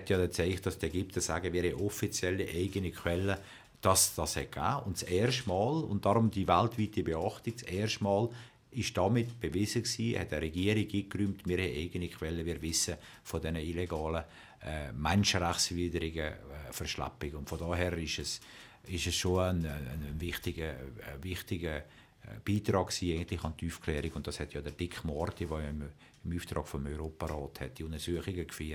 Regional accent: Naters, Valais, Switzerland; Effektiv bin ich immer im Wallis gewesen, in Natersch und ab Mai sogar in Albenen

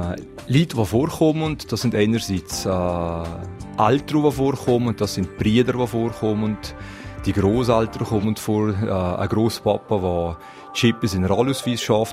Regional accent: Valais, Switzerland; Ich bin in Leig aufgewachsen, habe 20 Jahre hier gelebt, bin nachher weg, bin dann wieder zurückgekommen.

